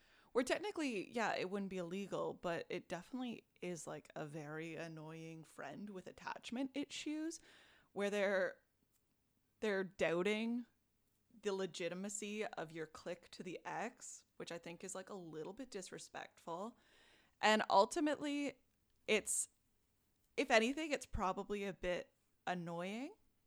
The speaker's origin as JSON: {"language": "English", "country": "Canada", "said": "like, I'm Canadian"}